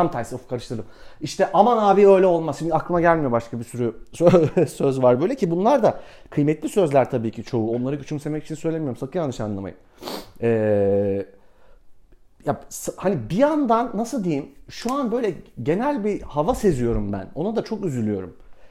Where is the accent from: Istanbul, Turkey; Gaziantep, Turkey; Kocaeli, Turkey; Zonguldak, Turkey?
Istanbul, Turkey; born there; ya ben İstanbul'da yaşıyorum, İstanbul'da doğdum. Dolayısıyla bütün aidiyetim buraya.